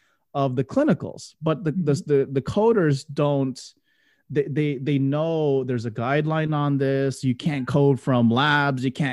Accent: Florida, United States; now in Central Florida, United States; I moved up here to Central Florida, because I'm originally from South Florida.

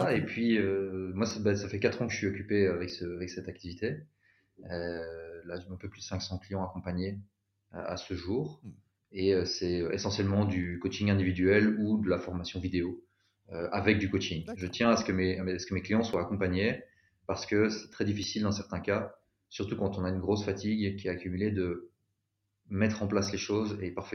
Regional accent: Belgium; accent: Belgian; Je suis rentré en Belgique, puisque les personnes les plus aguerries auront entendu mon accent belge

